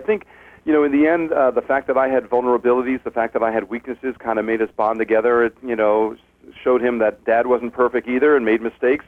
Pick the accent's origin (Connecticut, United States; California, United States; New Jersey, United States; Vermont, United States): Connecticut, United States; Stamford; I grew up in Stamford, Connecticut, about 35 miles from New York City.